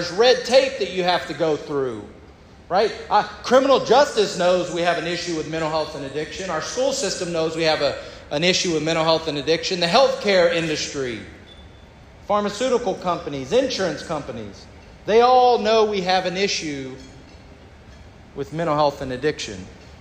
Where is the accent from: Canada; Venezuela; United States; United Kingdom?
United States; Texas; I'm from Texas. I grew up with a family. My mom and dad were married until my dad passed away.